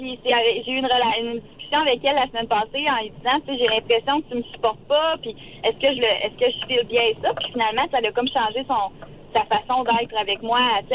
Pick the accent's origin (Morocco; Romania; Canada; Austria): Canada; je suis une fille très familiale, très attachée à ses racines. Tu sais, je viens de la Bosse, on est un petit village. Tu sais, j'ai grandi pas de mes grands-parents.